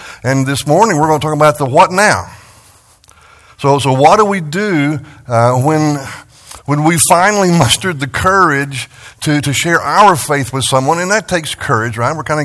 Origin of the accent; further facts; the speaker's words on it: Texas, United States; I grew up in West Texas, where western diamondback and rattlesnakes are pretty common.